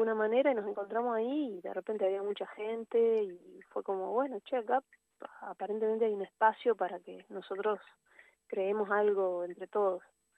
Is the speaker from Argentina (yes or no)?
yes; Gualeguaychú, Entre Ríos, Argentina; También vengo de Gualeguaychú, he visto mucho toda mi vida trajes, fantasía, surrealismo.